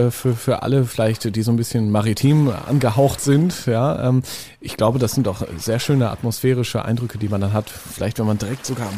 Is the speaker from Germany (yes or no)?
yes; Northern Germany, Germany; Ich komme ja auch aus dem Norden, wie man vielleicht hört.